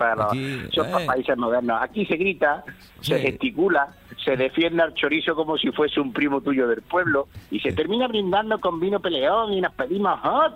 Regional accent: Andalusia, Spain; yo como andaluz me vengo a San Sebastián

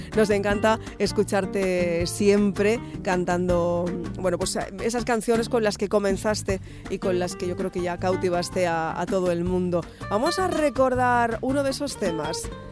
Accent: Seville, Andalusia, Spain; Y hacerlo aquí, en mi tierra, en Sevilla

